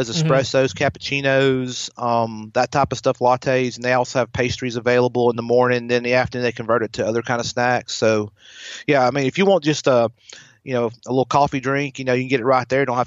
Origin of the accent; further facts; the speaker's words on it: the South, United States; accent: Southern; I'm a Southern boy, as you can tell by my accent.